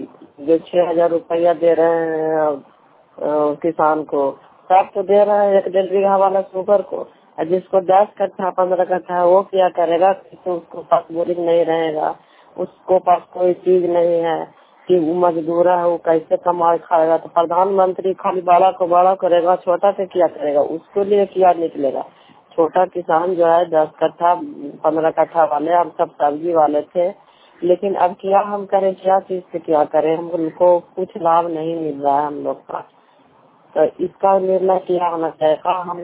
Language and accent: Hindi; Bihar, India; घर खरवार है, अपना ब्लॉक के रहने वाले हूँ, जिला नालंदा।